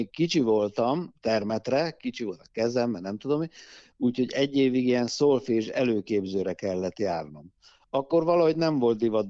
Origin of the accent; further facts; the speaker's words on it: Orosháza, Békés, Hungary; Én Orosházán nevelkedtem, egyetlen gyermekeként a szüleimnek